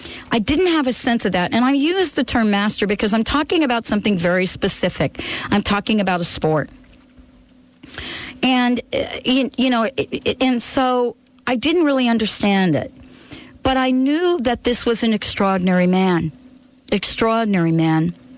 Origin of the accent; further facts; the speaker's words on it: New York City, New York, United States; I grew up in the Bronx, and I don't know if many of you are familiar with this, but in New York City, and especially in the Bronx, as I recall, there were these centers